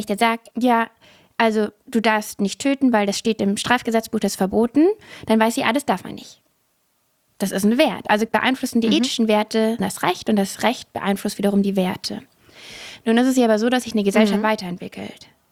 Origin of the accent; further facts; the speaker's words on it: Southern Germany, Germany; Ich komme aber aus Süddeutschland, also ich bin nicht am Meer aufgewachsen. Ich bin an einem See aufgewachsen